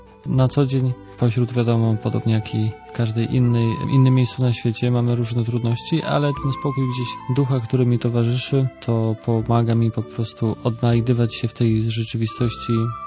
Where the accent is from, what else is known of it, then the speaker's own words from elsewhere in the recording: Wejherowo, Pomeranian Voivodeship, Poland; moved away as an adult; now in Bolivia; Tak, tak, pochodzę z Wejherowa